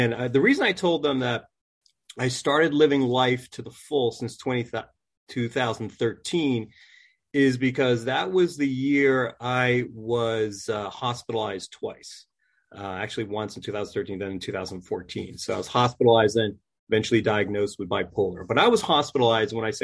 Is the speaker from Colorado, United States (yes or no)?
no; Maine, United States; now in New Jersey, United States; I'm a New Englander. I grew up in Maine, believe it or not. So how I came to New Jersey, and now my kids are in public school in New Jersey